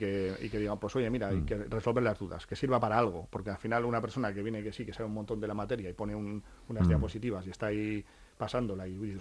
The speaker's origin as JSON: {"language": "Spanish", "town": "Bilbao", "region": "Basque Country", "country": "Spain", "said": "quien somos de Bilbao, ¿no?"}